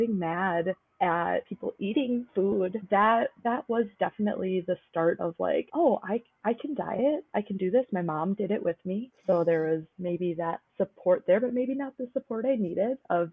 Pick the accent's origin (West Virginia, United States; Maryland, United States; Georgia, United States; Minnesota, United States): Minnesota, United States; Inver Grove Heights; now in Eau Claire, United States; I grew up in Minnesota in Invergrove Heights.